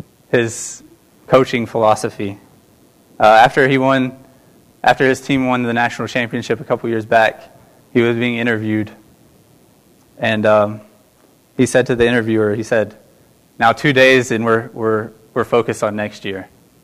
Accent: Alabama, United States; As most of you know, I'm from Alabama.

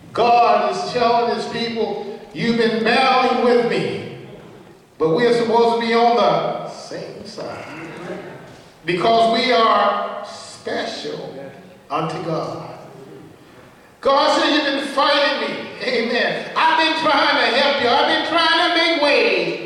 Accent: the South, United States; Growing up in the South, I often heard my mother say and sing the songs of Zion.

